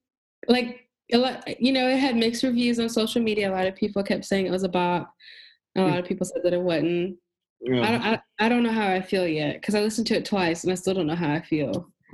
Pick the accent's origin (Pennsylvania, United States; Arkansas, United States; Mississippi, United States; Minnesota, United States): Mississippi, United States; Tupelo; born and raised in Tupelo, Mississippi. I am a Southern Black woman.